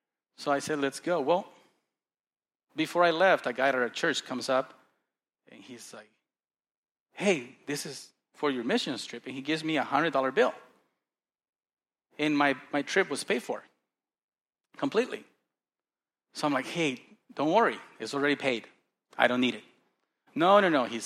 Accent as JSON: {"language": "English", "country": "Costa Rica", "tie": "born or raised there", "said": "I was born and raised in Costa Rica, a third world country, and I've seen poor people."}